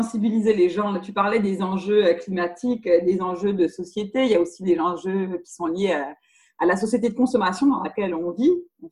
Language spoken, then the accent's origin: French; Grand Est, France; C'est un tout petit village en Alsace qu'on allait rencontrer. C'est ma région d'origine.